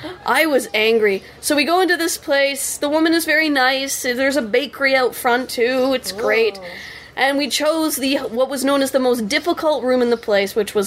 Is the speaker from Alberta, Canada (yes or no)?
no; Sarnia, Ontario, Canada; So I was back in Sarnia, in my hometown